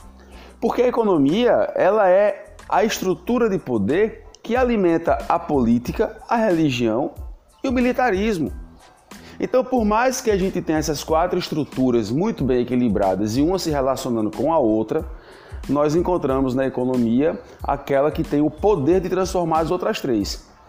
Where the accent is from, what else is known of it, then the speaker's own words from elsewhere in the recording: João Pessoa, Paraíba, Brazil; Ó, eu sou aqui da Paraíba, João Pessoa.